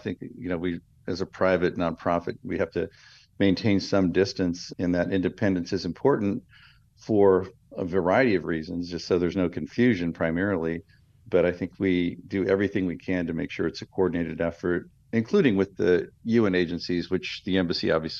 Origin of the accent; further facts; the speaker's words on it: United States; But we're still American, and we definitely, you know, check in and disclose what we're doing.